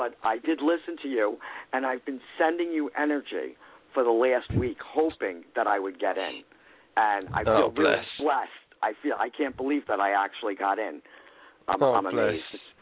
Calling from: Long Island, New York, United States; I'm calling from Long Island, New York, in the USA.

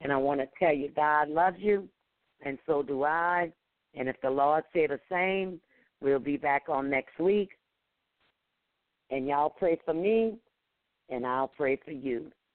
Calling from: St. Louis, Missouri, United States; I'm calling from St. Louis, Missouri.

